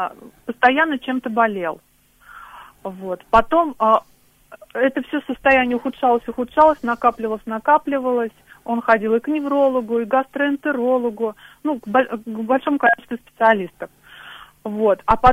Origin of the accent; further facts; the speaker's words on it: Nizhny Novgorod, Nizhny Novgorod Oblast, Russia; мне 39 лет, я из Нижнего Новгорода.